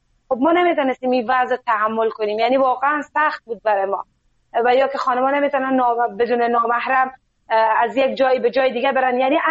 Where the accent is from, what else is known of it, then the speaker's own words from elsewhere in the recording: Afghanistan; now in Iran; گفتم از افغانستان هستم.